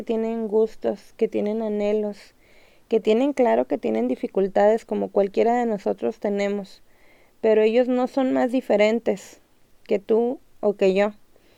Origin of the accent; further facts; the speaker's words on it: Monterrey, Nuevo León, Mexico; soy de Monterrey, México, y soy mamá de Elías y Eva